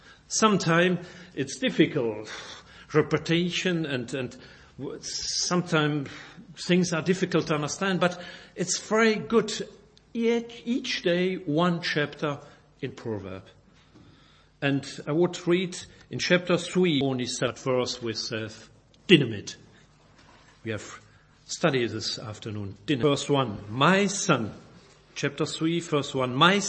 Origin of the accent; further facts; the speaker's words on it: Belgium; first language French; English is a second language; For my difficult pronunciation, but I'm not a German, I'm a Belgian, and my first language is German, is French, but sometimes I have difficult with your wonderful English.